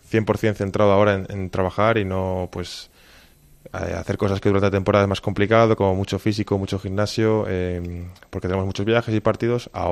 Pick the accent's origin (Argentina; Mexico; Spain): Spain; otra pareja de hermanos españoles